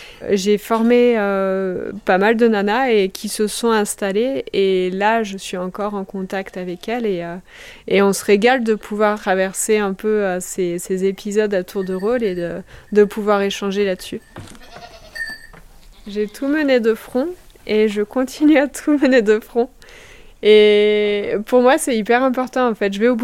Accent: Auvergne-Rhône-Alpes, France; Je suis originaire de Haute-Savoie, donc il me fallait du bois.

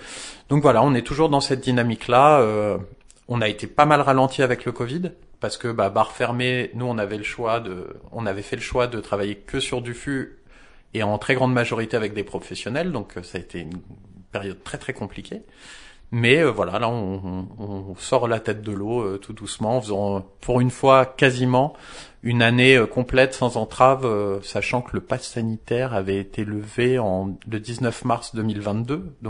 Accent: Lebanon; moi je suis libanais, c'était l'époque des révolutions au Liban.

